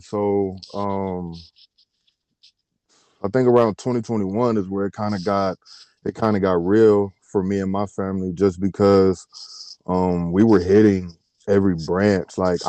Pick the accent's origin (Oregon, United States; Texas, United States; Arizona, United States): Texas, United States; Dallas; also born or lived in Seguin; Yeah, I'm from Dallas, man. I was born and raised in Dallas. Went down with my family to small town outside of San Antonio, called Seguin. And ended up moving back.